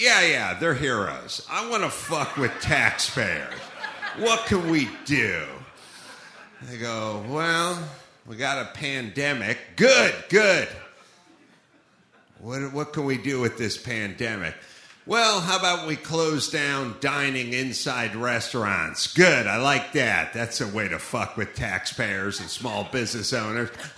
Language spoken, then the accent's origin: English; Los Angeles, California, United States; I'm from Los Angeles, and Los Angeles is like our governor and our mayor in Los Angeles, California.